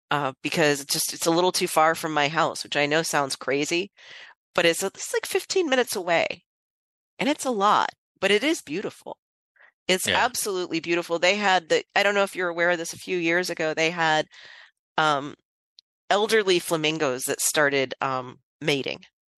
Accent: Florida, United States; because I grew up in North Pinellas

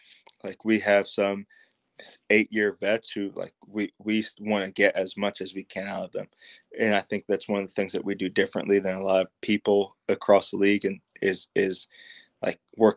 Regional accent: Connecticut, United States; Like I grew up in Connecticut, but I'm a very small town, very basic.

